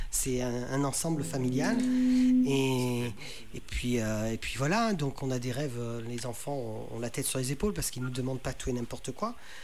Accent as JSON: {"language": "French", "town": "Confolens", "region": "Nouvelle-Aquitaine", "country": "France", "tie": "born there", "said": "je suis né à Confolens, dans l'ancien hôpital qui a fermé maintenant, mais je suis né à Confolens."}